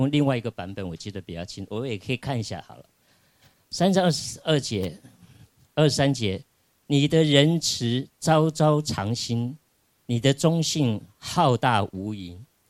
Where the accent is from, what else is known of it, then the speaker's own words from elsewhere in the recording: Taiwan; born there; 虽然我妈妈是青岛，住在北方，可是我是因为我在台湾出生的，我没来过这里。